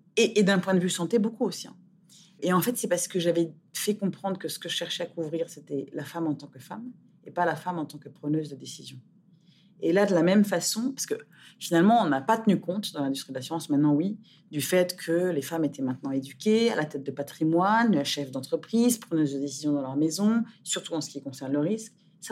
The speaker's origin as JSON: {"language": "French", "town": "Gorée", "region": "Dakar", "country": "Senegal", "tie": "born there", "said": "je suis née au Sénégal, sur l'île de Gorée, un côté presque de destin. Et puis ensuite, j'ai passé ma vie dans les pays émergents, Afrique, Asie, Moyen-Orient, pas Amérique latine."}